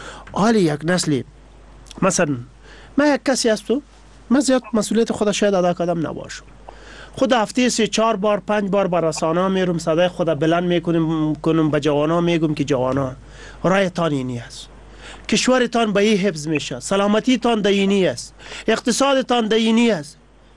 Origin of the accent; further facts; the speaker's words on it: Afghanistan; ما همه افغان هستیم، یک ملت هستیم، مسلمان هستیم و انسان هستیم